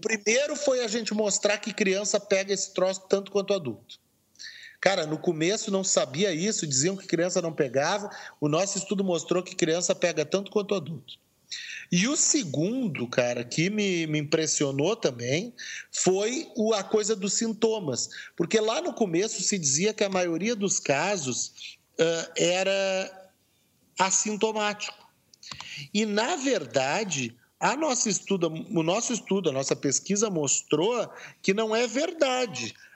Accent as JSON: {"language": "Portuguese", "country": "Brazil", "said": "a gente como brasileiro, como pesquisador, a gente gostaria que o Brasil estivesse desempenhando bem"}